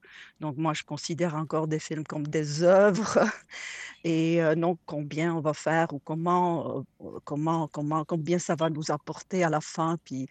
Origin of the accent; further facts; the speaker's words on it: Prague, Czechia; moved away as an adult; now in Quebec, Canada; ici au Québec, je vis depuis 30 ans et je suis originaire de Prague, donc je suis tchèque d'origine. Et je suis ce qu'on appelle ici néo-canadien